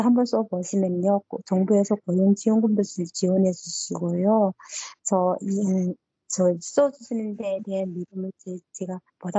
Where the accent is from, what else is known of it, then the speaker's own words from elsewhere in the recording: North Korea; accent: North Korean dialect; now in South Korea; 저 면접하는 과정에 제가 북한 사투리가 나왔나 봐요.